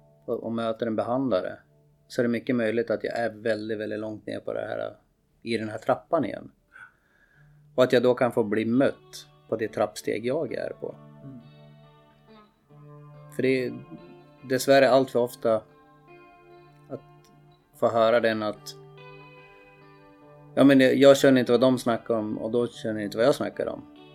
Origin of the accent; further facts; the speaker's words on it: Sundsvall, Västernorrland County, Sweden; Jag är nog född och uppväxt i Sundsvall.